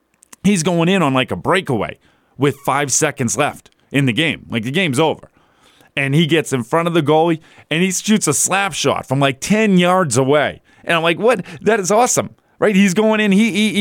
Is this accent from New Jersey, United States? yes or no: no; Methuen, Massachusetts, United States; Where my hometown. That's where I grew up, Methuen.